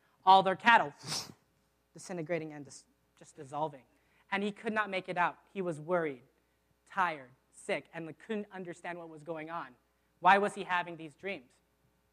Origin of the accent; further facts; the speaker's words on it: Virginia Beach, Virginia, United States; I was raised in Virginia Beach. I was an East Coast guy, and I lived in a military town.